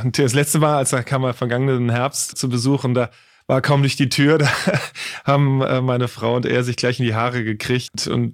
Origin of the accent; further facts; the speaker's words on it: Germany; ich habe zwar einen italienischen Pass und bin in den Ferien viel in Italien gewesen, aber ich bin doch in Deutschland aufgewachsen